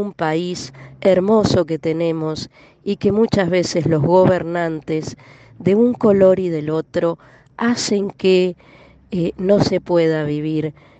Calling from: Mar del Plata, Buenos Aires Province, Argentina; de Mar del Plata.

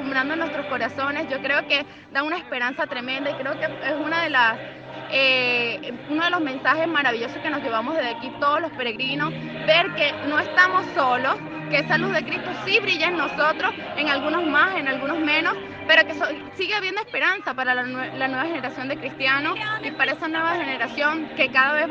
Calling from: Venezuela; soy una peregrina venezolana que vive en Noruega

